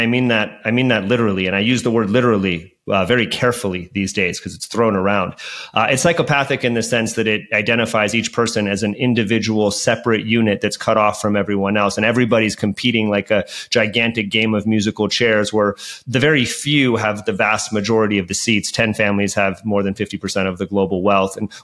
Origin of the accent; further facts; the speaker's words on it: Hayward, California, United States; So I grew up in the Bay Area of Hayward and spent a lot of time in Oakland as well. I lived all over the Bay Area.